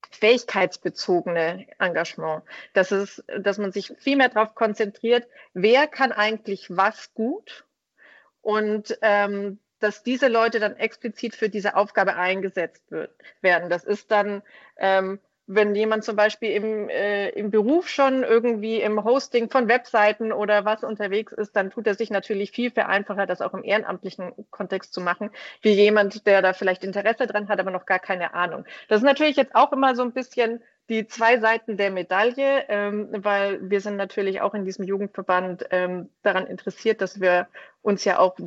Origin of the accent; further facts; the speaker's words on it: Bavaria, Germany; heimatlich komme ich aus dem Landesverband Bayern und war da zuvor als Landesvorsitzende tätig